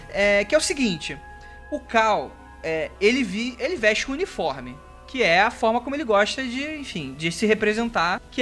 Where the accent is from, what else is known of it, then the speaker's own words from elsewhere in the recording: Rio de Janeiro, Brazil; Eu sou carioca